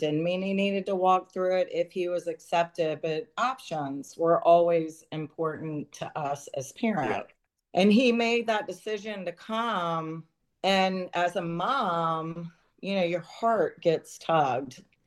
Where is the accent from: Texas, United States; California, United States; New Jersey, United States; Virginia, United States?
Virginia, United States; Richmond; now in Charlottesville, United States; Chris and I grew up in Richmond, Virginia, and went to private school. We moved to Charlottesville when our boys were little and entered the public school system